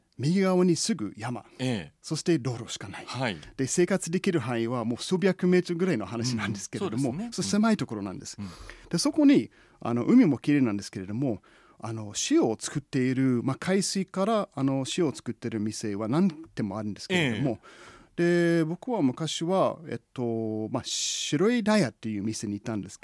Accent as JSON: {"language": "Japanese", "region": "Missouri", "country": "United States", "tie": "born or raised there", "second_language": "Japanese", "moved": "yes", "lives_now": "Japan", "said": "まずは私生まれ育ちはアメリカの、メズリ州なんですけれども"}